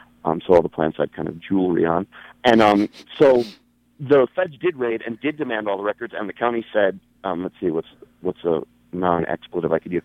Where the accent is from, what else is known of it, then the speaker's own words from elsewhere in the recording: New York, United States; I live in the real world. I come from New York.